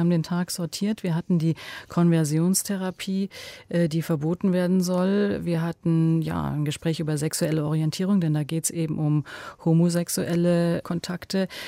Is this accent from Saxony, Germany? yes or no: no; Munich, Bavaria, Germany; Ich könnte auch dazu sagen, ich bin aus München.